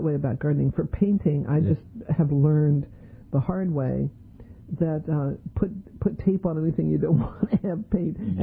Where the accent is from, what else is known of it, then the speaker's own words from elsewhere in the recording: Denver, Colorado, United States; also born or lived in New Orleans; I grew up in New Orleans, or I was born in New Orleans, grew up in Denver, so I didn't know from cobblestones.